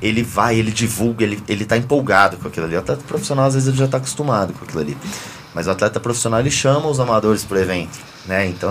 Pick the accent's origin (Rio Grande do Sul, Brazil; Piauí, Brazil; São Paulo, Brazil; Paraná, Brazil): São Paulo, Brazil; born there; now in Brasília, Brazil; Eu sou nascido em São Paulo, mas eu sou tão feliz no Distrito Federal que eu me considero um cidadão brasiliense. Eu transformei minha vida em Brasília.